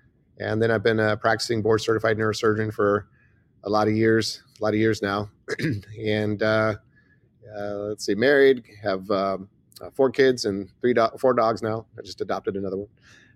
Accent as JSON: {"language": "English", "town": "Houston", "region": "Texas", "country": "United States", "tie": "born or raised there", "said": "Yeah, I was born and raised in Houston, Texas. Kind of lower middle class."}